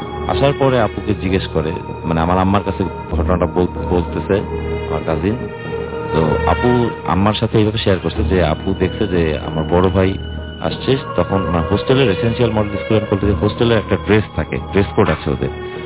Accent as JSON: {"language": "Bangla", "town": "Dhaka", "region": "Dhaka Division", "country": "Bangladesh", "said": "From Uttara."}